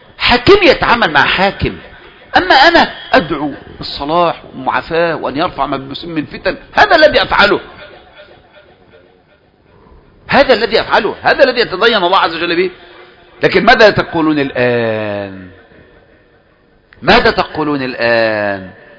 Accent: Egypt

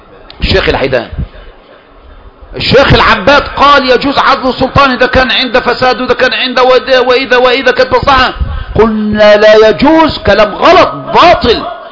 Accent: Egypt; بلادنا مصر

